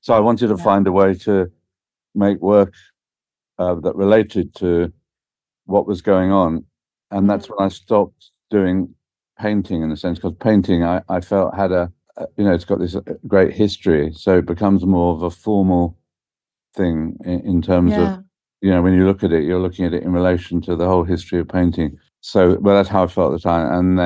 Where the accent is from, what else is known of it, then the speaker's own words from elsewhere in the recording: London, United Kingdom; I grew up in London in Paddington, and in a flat there